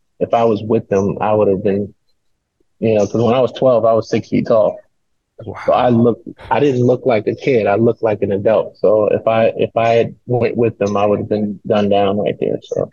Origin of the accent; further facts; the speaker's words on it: Bronx, New York, United States; I grew up in the Bronx, in a single parent home.